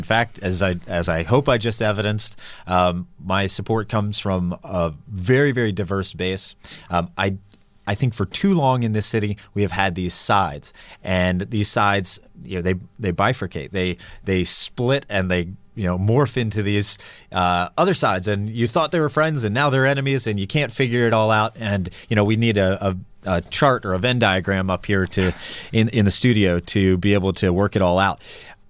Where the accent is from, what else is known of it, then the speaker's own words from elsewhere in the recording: Camden, New Jersey, United States; Hey, right, I grew up in the midst of politics in Camden, and I just like to do it differently, Don.